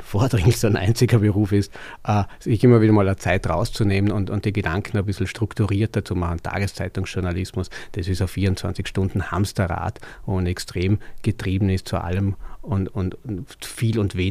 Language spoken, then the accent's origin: German; Vorarlberg, Austria; now in Vienna, Austria; Wie ich hoffe, dass man es noch hört, ich bin Vorarlberger von Geburt und Leidenschaft, also hohe miteinander. Versuche aber Hochdeutsch zu sprechen und glaube, kann das auch ganz gut.